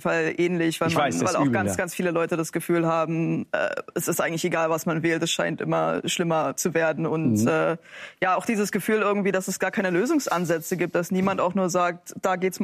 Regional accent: East Germany, Germany; mittlerweile, also schon 15 Jahre jetzt in England. Das ist auch zu Hause, aber ich bin halt auch oft hier und dann natürlich auch sehr viel im Osten unterwegs, wo ich herkomme.

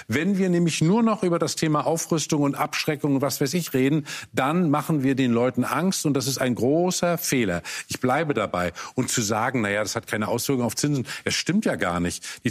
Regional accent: East Germany, Germany; Ich komme aus dem Osten, wo in einem Bundesland alle Wahlkreise von der AfD geworden sind.

